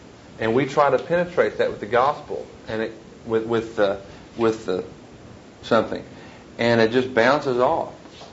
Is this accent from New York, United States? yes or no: no; Oklahoma, United States; They don't have the kind of background that you and I grew up with here in Fargo and me in Oklahoma.